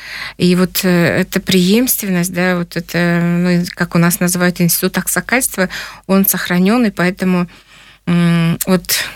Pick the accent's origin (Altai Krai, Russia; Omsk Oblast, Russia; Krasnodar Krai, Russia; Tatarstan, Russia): Altai Krai, Russia; объясняли, что мы из Российской Федерации, что мы живем почти на границе с Монголией